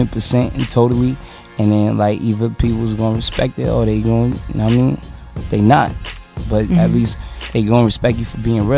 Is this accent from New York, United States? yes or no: yes; New York, United States; I'm from New York, and I got more money than everybody that's from New York supposed to be coming up.